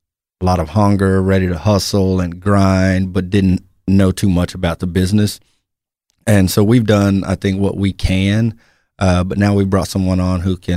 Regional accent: Midland, Texas, United States; Grew up, born and raised in Midland. Me and my mom, two sisters.

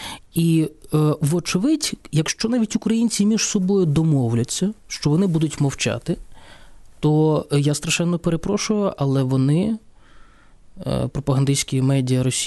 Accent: Kharkiv, Kharkiv Oblast, Ukraine; born there; Я народився у Харкові

